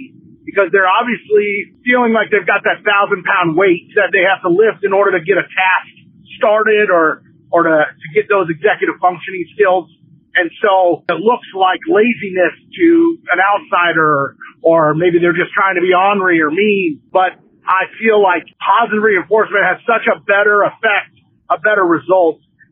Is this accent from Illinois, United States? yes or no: yes; Chicago, Illinois, United States; I'm from the Chicago area.